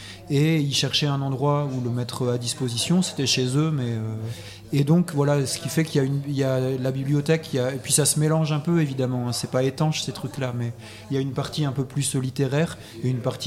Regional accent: Hauts-de-France, France; Moi, j'ai grandi dans le Pas-de-Calais.

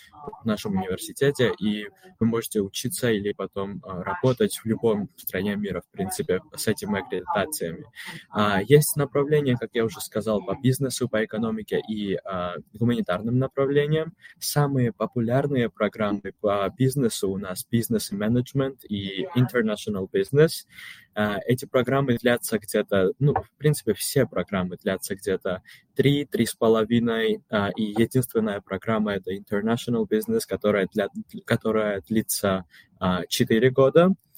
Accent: Georgia; Russian is a second language; now in Budapest, Hungary; Я международный студент из Грузии. Учусь сейчас в Будапеште и также работаю здесь

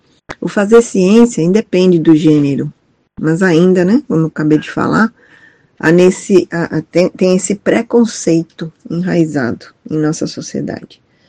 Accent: São Paulo, Brazil; A minha graduação foi feita em Física e a pós-graduação em Astronomia, lá em São Paulo, que é a minha cidade natal.

